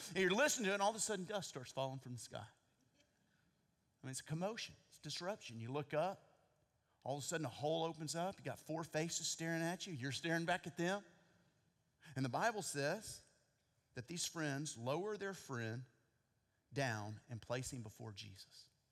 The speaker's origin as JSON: {"language": "English", "region": "Texas", "country": "United States", "said": "And they said, we're originally from Texas. I said, I'm from Texas."}